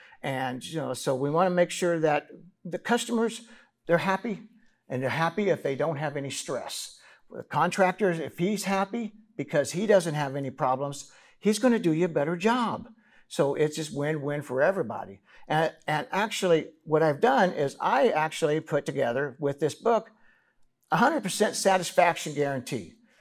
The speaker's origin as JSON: {"language": "English", "region": "Illinois", "country": "United States", "said": "I'm from Illinois. I went to the University of Illinois, so no rocks, good."}